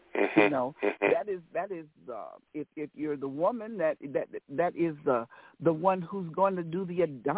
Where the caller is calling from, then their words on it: St. Louis, Missouri, United States; I'm calling from St. Louis, Missouri.